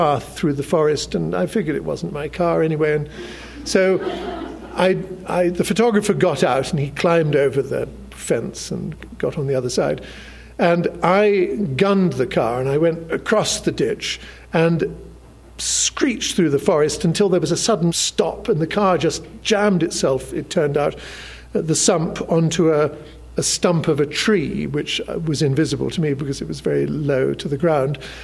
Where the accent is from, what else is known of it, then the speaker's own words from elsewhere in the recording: London, United Kingdom; And we explained that we're from London, as if that was any kind of an excuse.